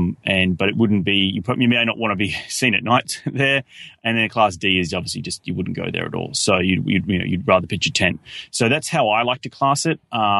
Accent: Australia; Being an Aussie, it was just awesome.

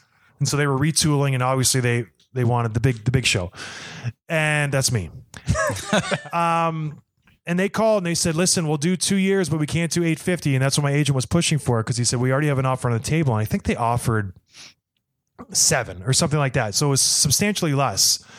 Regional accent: Edmonton, Alberta, Canada; born there; I was born in Edmonton

